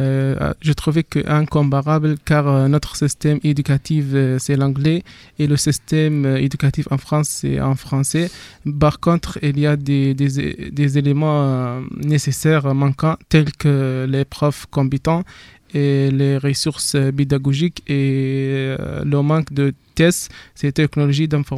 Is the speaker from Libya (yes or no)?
yes; Sabha, Fezzan, Libya; French is a second language; Je viens de la Libye et ma ville est considérée la quatrième capitale après Tripoli, Benghazi, Misrata et la quatrième c'est Sabha.